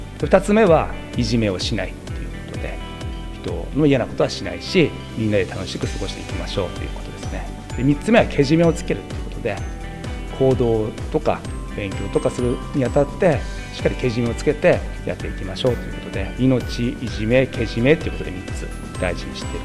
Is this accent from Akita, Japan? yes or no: yes; Yokote, Akita, Japan; 出身は横手市です。